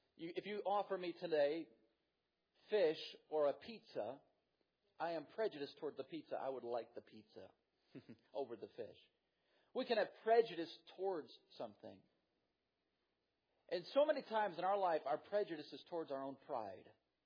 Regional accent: Wisconsin, United States; I grew up in Wisconsin. I'm a Green Bay Packer fan.

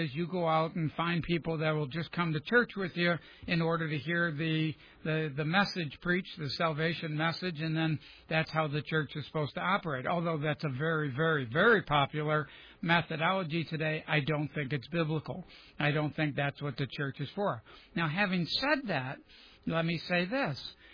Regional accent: New York, United States; Being the New Yorker that I am, I said, I don't like it.

